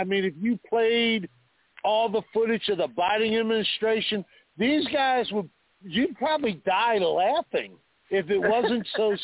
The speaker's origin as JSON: {"language": "English", "country": "United States", "said": "And me, yep, as an American, I got a real, real big problem with that."}